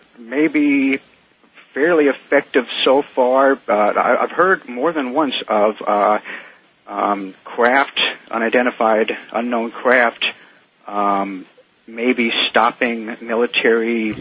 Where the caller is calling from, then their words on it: Silver Spring, Maryland, United States; Silver Spring, Maryland.